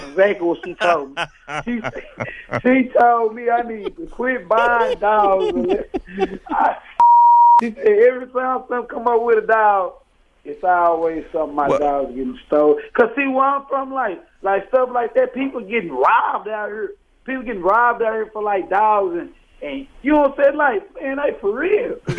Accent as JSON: {"language": "English", "town": "Fort Worth", "region": "Texas", "country": "United States", "said": "like, I'm from Fort Worth, Texas."}